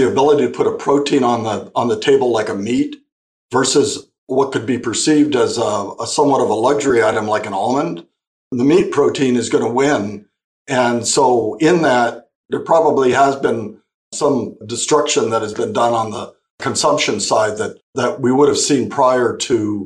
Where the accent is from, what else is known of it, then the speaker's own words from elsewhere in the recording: California, United States; I grew up in the Imperial Valley. My dad was a cotton, alfalfa, and wheat farmer.